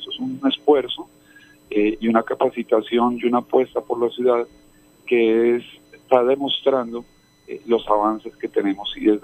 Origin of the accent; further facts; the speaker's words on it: Colombia; como colombiano se le llena uno el corazón de orgullo